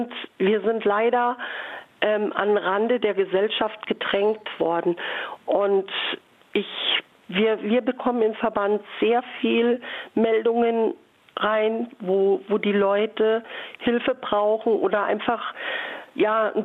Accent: Germany; Wissen Sie, in erster Linie sind wir Deutsche.

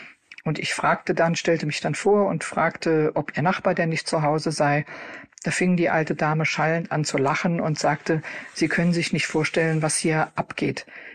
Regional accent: Cologne, North Rhine-Westphalia, Germany; ich komme auch aus Köln.

